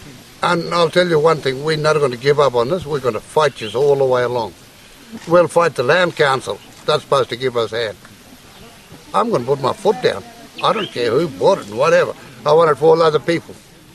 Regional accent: Henbury, Northern Territory, Australia; We all born and bred on Henbury. I born just straight down from the Washington homestead there. Under a tree, not in hospital

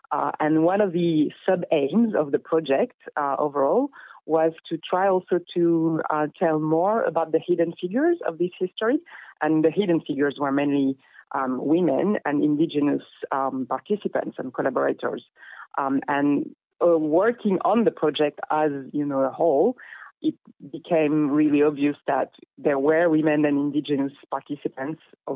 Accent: New Caledonia; So I'm originally from New Caledonia. I spent a lot of time outdoors as a kid with my family.

